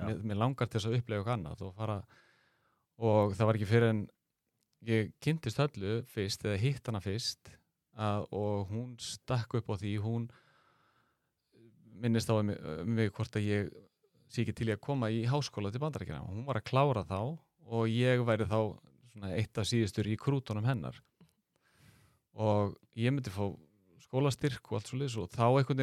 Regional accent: Grindavík, Southern Peninsula, Iceland; ég hugsaði tilbaka alast upp í Grindavík

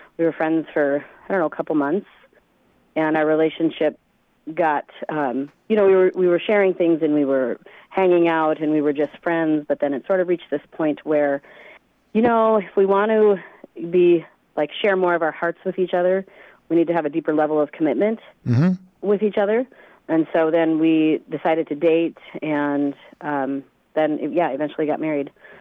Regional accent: Minnesota, United States; I grew up in Minnesota. Mm-hmm. On a farm in very rural Minnesota.

